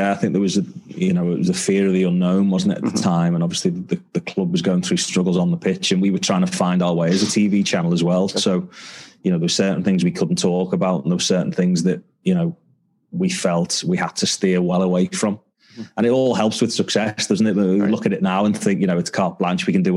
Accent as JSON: {"language": "English", "region": "North West England", "country": "United Kingdom", "tie": "born or raised there", "said": "because I grew up on the Wirral."}